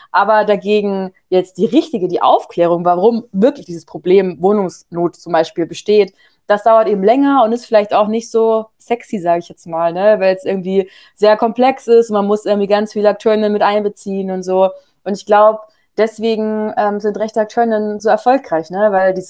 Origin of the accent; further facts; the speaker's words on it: Bavaria, Germany; also ich komme ursprünglich aus Bayern